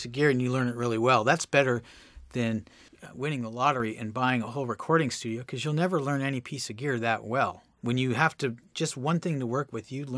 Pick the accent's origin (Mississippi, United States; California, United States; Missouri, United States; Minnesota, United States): California, United States; And I was growing up in the Bay Area. And I graduated in 84.